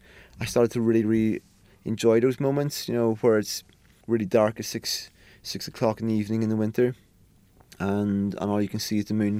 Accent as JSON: {"language": "English", "country": "Ireland", "tie": "born or raised there", "said": "You know, I grew up in Ireland"}